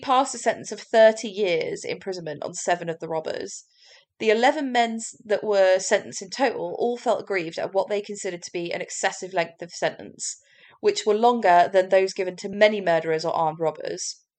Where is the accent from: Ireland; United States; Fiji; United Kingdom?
United Kingdom; Andover, South East England; It's like the closest beach town to Andover, my hometown.